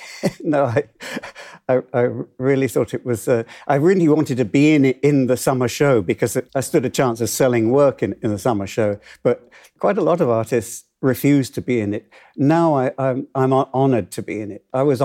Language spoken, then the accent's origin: English; Hull, Yorkshire and the Humber, United Kingdom; I've loved dance from when I was in Hull, you know, when I was growing up in Hull, you know, and I used to go to the Locarno. I lost my accent somewhere in the last 60 years.